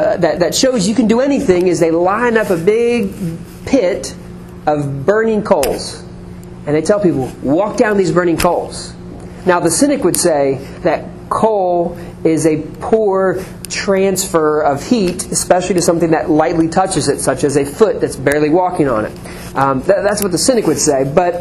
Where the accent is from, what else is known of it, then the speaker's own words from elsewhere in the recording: Ohio, United States; also born or lived in Philadelphia; When I was in high school, I lived in Ohio. I was born in Philadelphia, lived in Ohio after that.